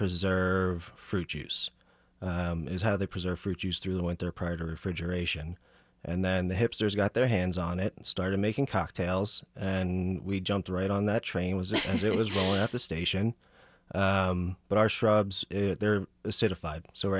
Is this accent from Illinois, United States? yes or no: no; New Jersey, United States; now in Kansas City, United States; I'm originally from New Jersey. That's why I talk like this.